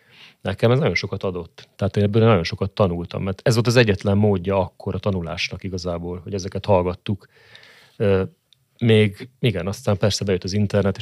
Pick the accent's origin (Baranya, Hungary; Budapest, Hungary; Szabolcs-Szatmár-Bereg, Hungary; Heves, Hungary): Baranya, Hungary; Pécs; Pécsen nőttem föl